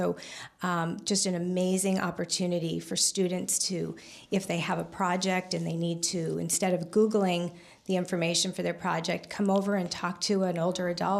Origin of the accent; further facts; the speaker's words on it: California, United States; now in Napa, United States; So I am actually from Southern California. I moved up to the Napa area for this position